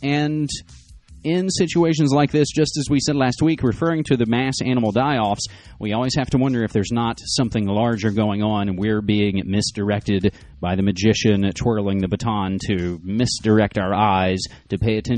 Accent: New York, United States; we'd destroy major cities like my hometown, New York, in minutes.

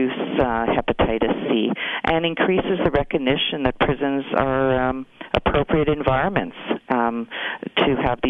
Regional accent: Montreal, Quebec, Canada; and I'm from Montreal

